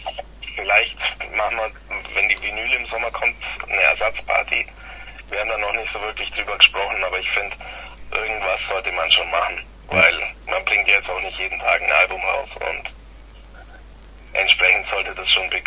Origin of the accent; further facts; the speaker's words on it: Ulm, Baden-Württemberg, Germany; Also quasi bei Ulm ums Eck. Wir kommen ja aus Ulm und der Ecke Ulm.